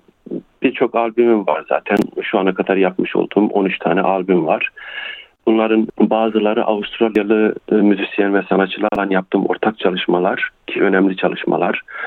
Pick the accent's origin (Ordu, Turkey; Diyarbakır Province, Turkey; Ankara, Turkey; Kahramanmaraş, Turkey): Kahramanmaraş, Turkey; Elbistan; born or raised there